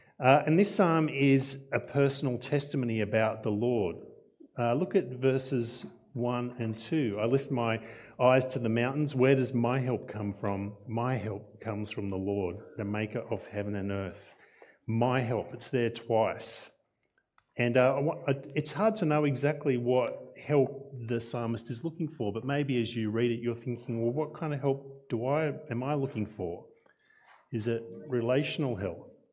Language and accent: English; Newcastle, New South Wales, Australia; although I grew up in Newcastle and we always went down to Sydney, which was the capital of New South Wales.